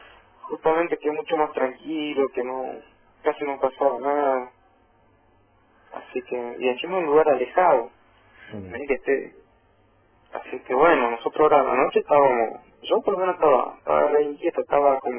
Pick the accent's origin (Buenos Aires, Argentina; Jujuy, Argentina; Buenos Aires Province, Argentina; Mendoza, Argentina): Jujuy, Argentina; moved away; Desde Jujuy.